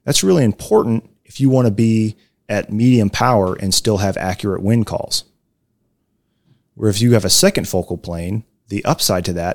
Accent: United States; I'm an American, I shoot in yards.

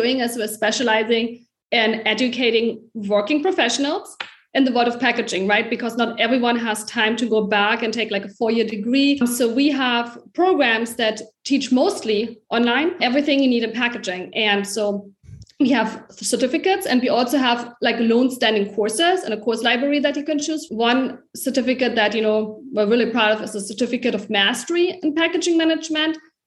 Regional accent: Germany; English is a second language; now in United States; as you may can hear my accent, I was born and raised in Germany. That's also where I studied packaging engineering in Berlin. And then I came to Clemson to do my master's degree also in packaging science.

